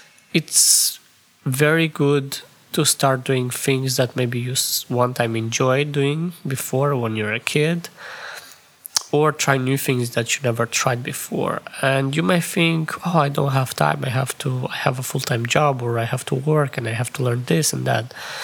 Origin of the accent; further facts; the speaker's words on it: Moldova; especially from my country where I came from Moldova